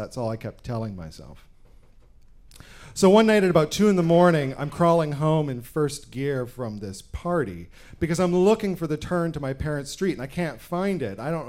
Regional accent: Canada; I'm out gassing my dad's car up out at a gas station out among the blueberry farms of my hometown in Canada.

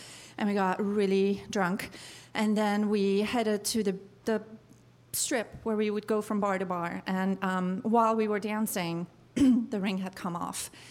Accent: Iran; accent: Persian; English is a second language; the only thing Persian about me was my accent and the ring.

